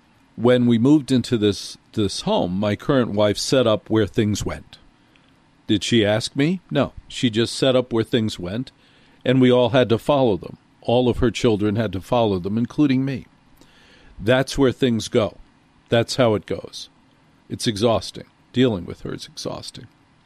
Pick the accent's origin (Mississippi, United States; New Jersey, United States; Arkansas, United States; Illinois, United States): New Jersey, United States; Maplewood; I grew up in Maplewood, New Jersey. The northeast corner of the state, 20 minutes from Manhattan.